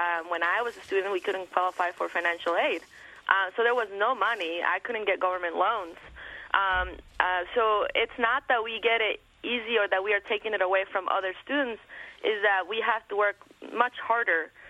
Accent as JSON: {"language": "English", "region": "California", "country": "United States", "tie": "born or raised there", "lives_now": "New York, United States", "said": "I have a California ID from my hometown, and I've been in New York now for 7 years, but I haven't applied for that yet."}